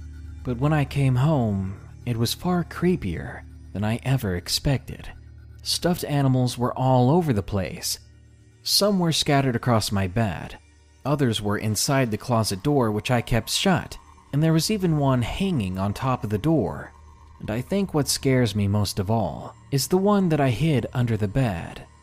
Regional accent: Georgia, United States; I didn't want to go back to my home state of Georgia

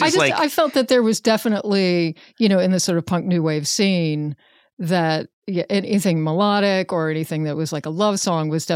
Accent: Richmond, Virginia, United States; Richmond.

